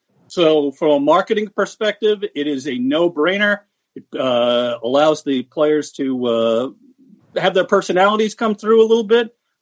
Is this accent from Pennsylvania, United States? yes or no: no; New York, United States; I'm a pedestrian kind of guy. I'm a New Yorker.